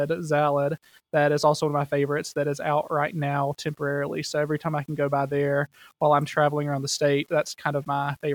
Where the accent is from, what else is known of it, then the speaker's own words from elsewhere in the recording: Alabama, United States; accent: Alabama; Well, I am Alabama through and through, so you'll hear it in my voice and in my accent as I'm talking today.